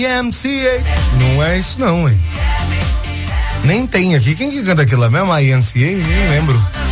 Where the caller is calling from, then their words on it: Marmelópolis, Minas Gerais, Brazil; sou de Marmelópolis